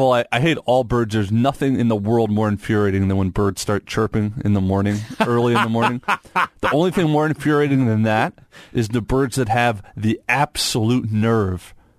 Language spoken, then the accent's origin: English; New York, United States; But geese, when I grew up on Long Island playing golf, all the public golf courses would be overrun by geese and overrun by geese droppings.